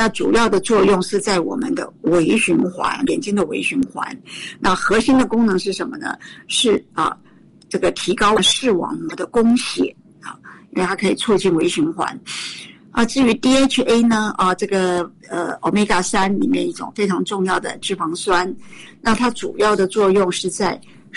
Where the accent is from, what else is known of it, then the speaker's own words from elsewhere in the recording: Taiwan; 我们在台湾，我们台湾人呢、很糟糕的、从小很多人就四眼田鸡